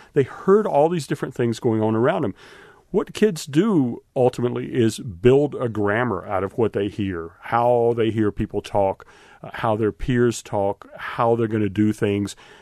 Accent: the South, United States; accent: Southern; I'm from the South, as you'll hear eventually in my voice.

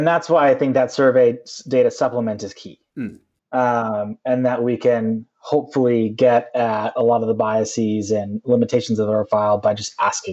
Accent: Minnesota, United States; My state, my home state, Minnesota, doesn't have either of those.

